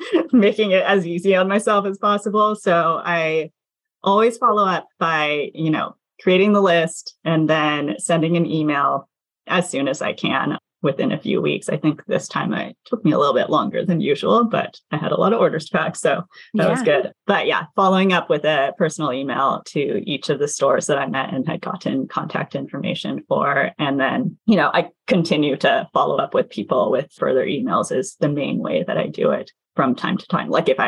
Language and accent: English; Seattle, Washington, United States; because, you know, I'm from Seattle. Most of my stores are based on the West Coast.